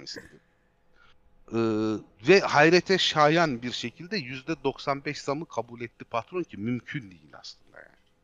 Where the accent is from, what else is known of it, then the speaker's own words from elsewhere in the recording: Ankara, Turkey; doğma büyüme Ankaralıyım.